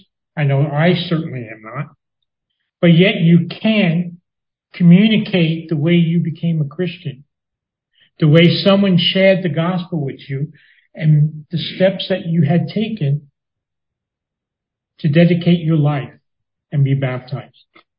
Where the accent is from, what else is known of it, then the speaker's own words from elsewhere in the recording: New York City, New York, United States; And when I was growing up in New York City, you had to stay with your family.